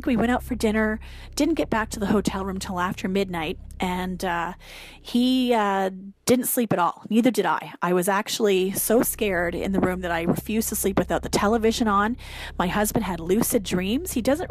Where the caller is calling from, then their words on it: Vancouver, British Columbia, Canada; I'm calling from Vancouver, Canada.